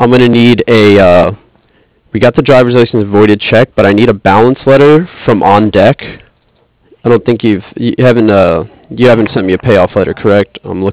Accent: New York, United States; now in San Diego, United States; I moved out here. I was originally from the New York area, and I was just tired of the cold. Couldn't do it anymore.

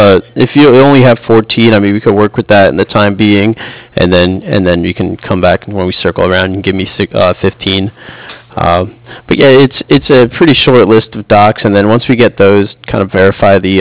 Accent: West Orange, New Jersey, United States; now in San Diego, United States; I grew up in West Orange, so not pretty familiar with the area.

